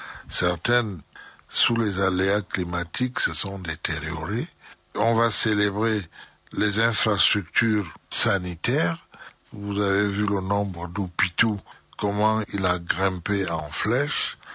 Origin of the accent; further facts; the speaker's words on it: Cameroon; Ça veut dire que chez nous, au Cameroun en particulier, on respecte la longévité